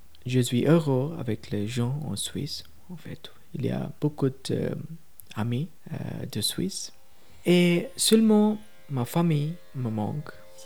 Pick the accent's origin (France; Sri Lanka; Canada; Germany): Sri Lanka; French is a second language; now in Le Landeron, Switzerland; je viens de Sri Lanka. Je travaille dans un restaurant, oui, au Landeron, en Neuchâtel